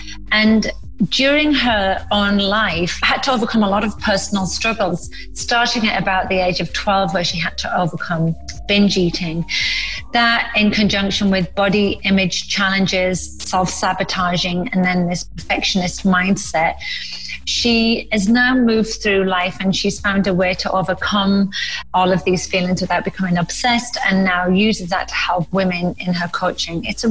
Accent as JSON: {"language": "English", "country": "United Kingdom", "accent": "English", "said": "I class myself as a Torontonian, even though obviously I've got an English accent. I lived there for long enough and I'm a Canadian."}